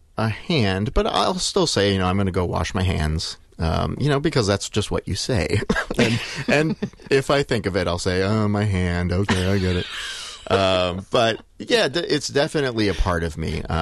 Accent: Madison, Wisconsin, United States; I grew up here in Madison. I went to Crestwood Elementary School.

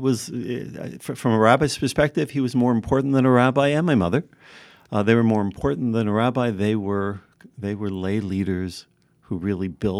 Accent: Ottawa, Ontario, Canada; now in United States; I grew up, I spent my summers in the Lake Country of Ontario. I'm from Ottawa, Ontario

